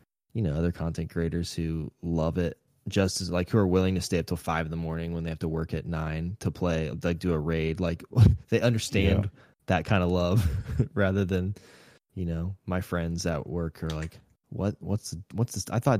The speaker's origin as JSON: {"language": "English", "town": "Grove City", "region": "Ohio", "country": "United States", "tie": "born or raised there", "said": "Yeah, so I grew up in Grove City, Ohio, which is like a suburb right outside of Columbus, Ohio, right in the middle of Ohio."}